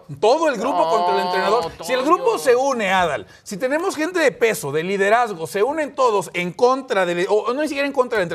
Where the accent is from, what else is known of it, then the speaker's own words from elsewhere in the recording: Mexico; Nosotros como mexicanos no hemos llegado a ese nivel.